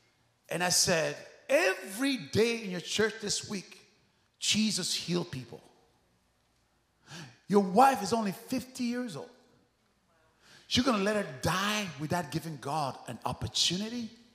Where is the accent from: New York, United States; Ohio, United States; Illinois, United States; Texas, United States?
Texas, United States; Dallas; I'm not even from here. I come from Dallas. I am her guest.